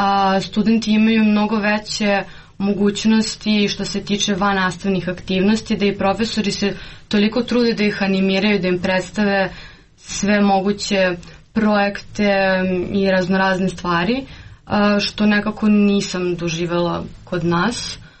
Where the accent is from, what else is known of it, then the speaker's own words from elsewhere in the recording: Belgrade, Serbia; now in Bamberg, Germany; zato što sam odrasla u Beogradu, koji je dosta veliki grad u odnosu na Bamberg